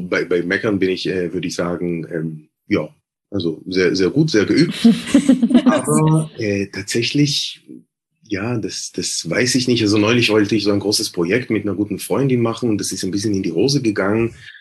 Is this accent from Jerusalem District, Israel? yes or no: yes; Jerusalem, Jerusalem District, Israel; als ich noch in Jerusalem gelebt habe. Du hast ja gesagt, ich komme aus Jerusalem, aus West-Jerusalem.